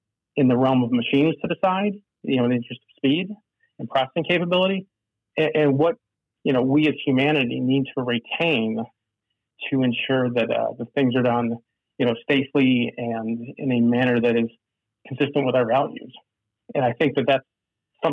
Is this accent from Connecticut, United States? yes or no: yes; Connecticut, United States; So I think it goes way back to, you know, when I grew up in Connecticut